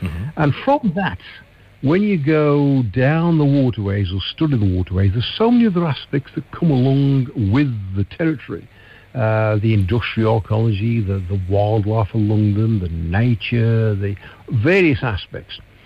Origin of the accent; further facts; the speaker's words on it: Blackheath, West Midlands, United Kingdom; I was born and bred in Blackheath, and until I moved to the Welsh borders, I've lived and worked all my life within 5 miles of where I was born.